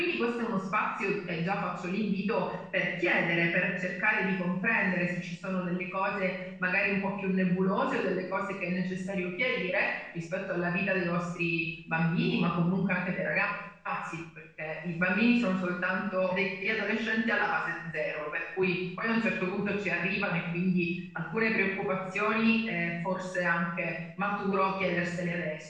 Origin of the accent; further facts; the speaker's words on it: Sicily, Italy; now in Brescia, Italy; Il mio accento vi fa chiaramente capire che io arrivo dall'altro lato dell'Italia, quindi dalla Sicilia, ormai da più di 10 anni che sono a Brescia